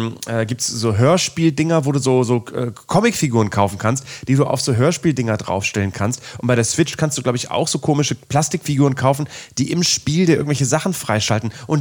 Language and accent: German; Bremen, Germany; Bei uns in Bremen